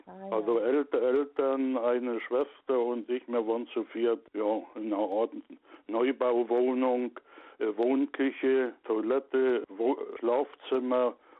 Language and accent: German; Wałbrzych, Lower Silesian Voivodeship, Poland; now in Germany; weil das Waldenburg, wo ich herstamme, das liegt im Bergland drin, umrand vom Bergland und davor ist die niederschlesische Ebene.